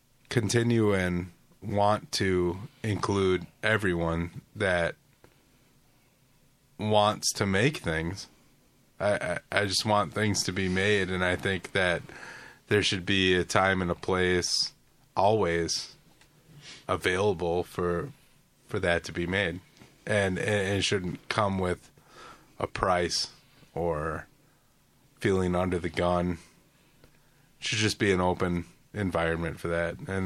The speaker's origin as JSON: {"language": "English", "region": "Minnesota", "country": "United States", "said": "Like, I come from Minnesota, and it's cold there. Much colder than here."}